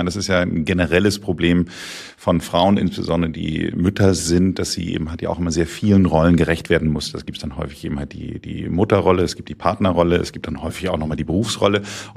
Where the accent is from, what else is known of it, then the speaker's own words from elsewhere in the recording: Hamburg, Germany; Also ich bin im Vorort von Hamburg groß geworden